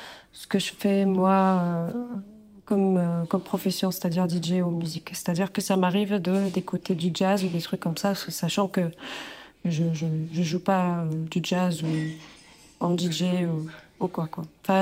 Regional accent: Tunisia; now in France; Je suis tunisienne et je vis en France depuis, je crois, 6 ans.

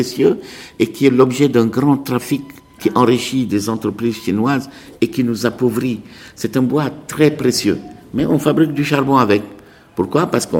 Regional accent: Senegal; dont deux essentielles chez nous au Sénégal

